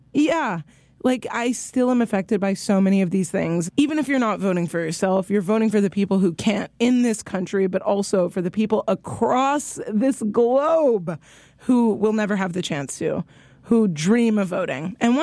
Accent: Qatar; I've never had the chance to vote because I grew up in Qatar and there's a king. I don't vote for the king. I'm not a citizen.

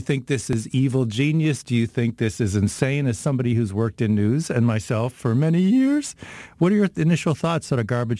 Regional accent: Nova Scotia, Canada; I'm from Nova Scotia. I grew up in Cape Breton

